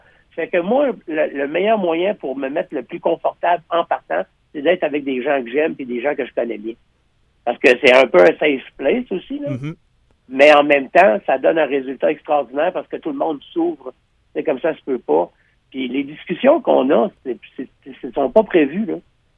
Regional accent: Quebec, Canada; J'étais un gars de cuisine, moi. Je viens de Gaspésie. Tout se passait dans la cuisine.

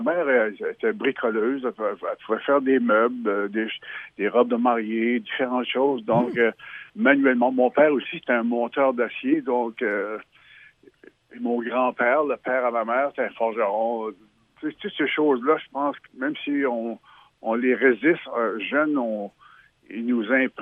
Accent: Miramichi, New Brunswick, Canada; born there; Je suis né à Miramichi, au Nouveau-Brunswick. C'est dans le nord-est du Nouveau-Brunswick. C'est près de la mer. C'est le bois, la forêt, comme ici, d'ailleurs. Beaucoup, beaucoup de ressemblances. Mon Dieu, les origines, en fait, c'était un milieu assez modeste

